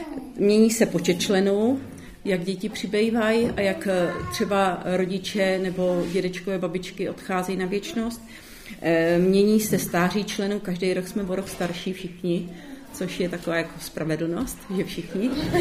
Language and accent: Czech; Prague, Czechia; oba dva jsme Pražáci a vlastně manžel je z Libeňské farnosti a já z Davidský, nebo v podstatě od svatého Matěje, takže z Prahy 6.